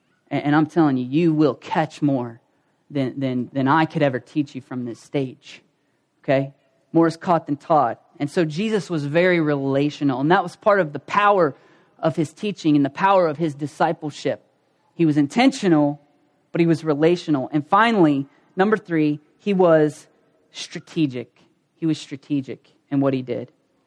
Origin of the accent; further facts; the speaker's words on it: Ohio, United States; We don't have accents. We're from Southern Ohio. We don't have accent.